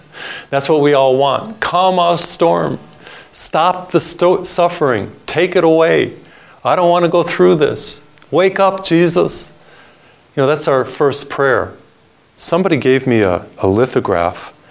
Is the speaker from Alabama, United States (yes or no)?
no; Massachusetts, United States; I remember I was traveling one time to Boston. That's my home state of Massachusetts.